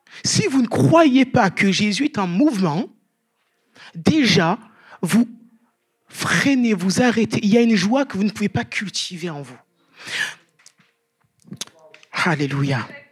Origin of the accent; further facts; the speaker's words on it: Marseille, Provence-Alpes-Côte d'Azur, France; moi, je suis Marseillais. Né à Marseille. Élevé dans le berceau marseillais. J'ai grandi dans le vélodrome.